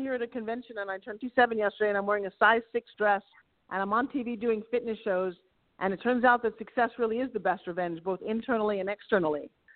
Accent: New York, United States; born or raised there

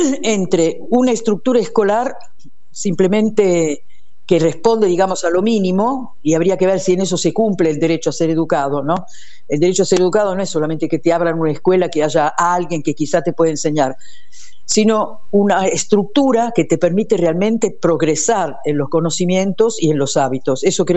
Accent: Italy; Spanish is a second language; Italia, porque yo soy italiana, yo nací en Italia. Yo vivía sí. en una base aérea porque mi papá era aviador

